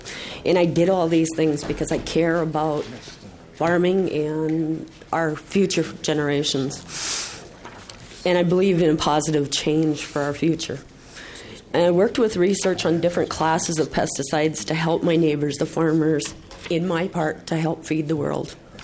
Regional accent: Staples, Minnesota, United States; I come from Staples.

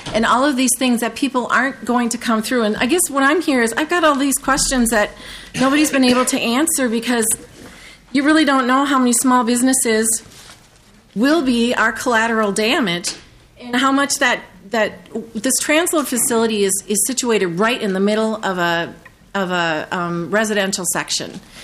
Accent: Hastings, Minnesota, United States; and I was not raised in Wabasha. I was raised in Hastings, but I'm still a river rat.

